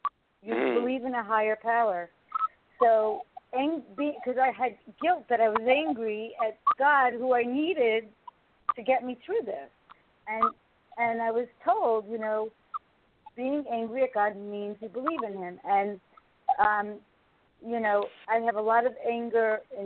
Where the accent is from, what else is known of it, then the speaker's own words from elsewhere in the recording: New York, United States; Well, I'm from New York, so, you know, I'm